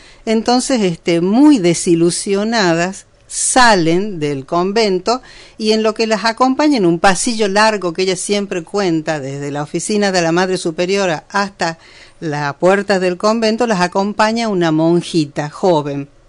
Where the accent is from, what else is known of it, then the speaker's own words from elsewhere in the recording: Tucumán, Argentina; born there; Yo nací en Tucumán.